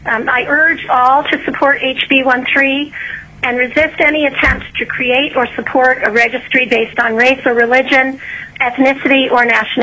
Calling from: Ketchikan, Alaska, United States; I'm calling in from Ketchikan.

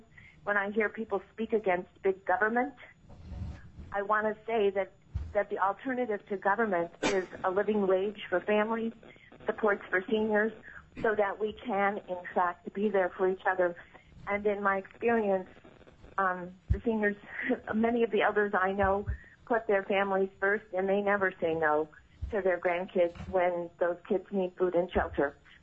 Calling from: Fairbanks, Alaska, United States; I'm calling from Fairbanks, speaking for myself. I've been a nurse in this community for 26 years

